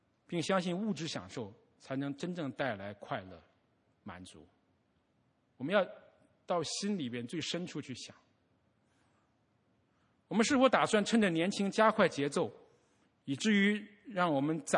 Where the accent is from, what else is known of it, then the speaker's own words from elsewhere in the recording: China; 不好意思的是我是从大陆出来的，所以我比较了解大陆的心理